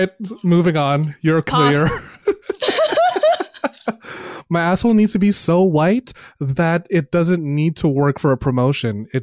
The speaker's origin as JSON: {"language": "English", "country": "Philippines", "said": "I probably should just like tattoo the word \"I am Filipino.\""}